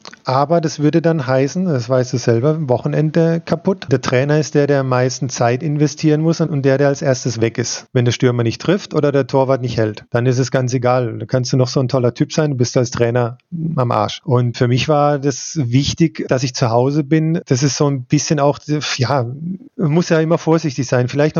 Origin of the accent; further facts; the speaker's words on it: Spielberg, Styria, Austria; ich dann wieder nach Spielberg komme. Das ist schon, da bin ich aufgewachsen. Ich meine, das ist meine Heimat, da führt auch kein Weg dran vorbei.